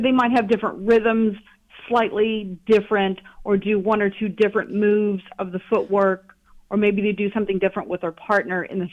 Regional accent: Clarksburg, West Virginia, United States; now in Washington, United States; I'm originally from Clarksburg, West Virginia, but then my husband and I moved to Pennsylvania just right before the pandemic hit.

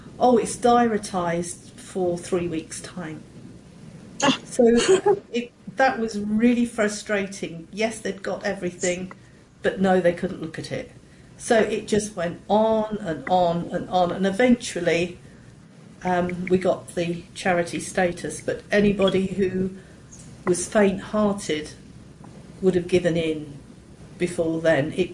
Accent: England, United Kingdom; I'm from England

